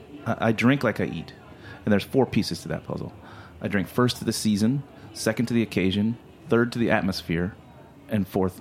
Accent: Deep South, United States; And I would like to mention that, I'm from the Deep South.

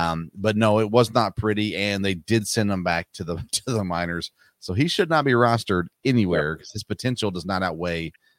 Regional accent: Tennessee, United States; I'm from Middle Tennessee.

